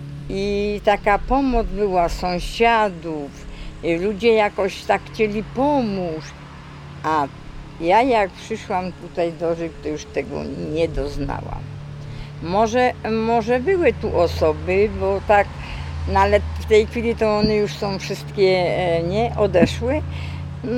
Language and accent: Polish; Zagórnik, Lesser Poland, Poland; born there; now in Rzyki, Poland; Urodzona jestem w Zagórniku. Rok urodzenia no to tylko 1948. No a obecnie od 76 roku zamieszkuję.